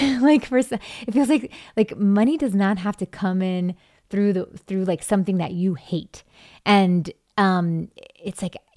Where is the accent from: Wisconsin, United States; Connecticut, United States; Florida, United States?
Florida, United States; Miami; accent: Miami; now in Los Angeles, United States; I remember changing my sound when I moved from Miami to LA. I had such a Miami accent. People say that I still have it, but I feel like, you know, I've changed it ever since.